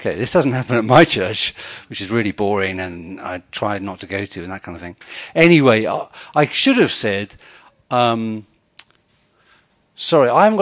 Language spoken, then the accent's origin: English; Guildford, South East England, United Kingdom; also born or lived in Southampton; I grew up in Southampton and then Guildford.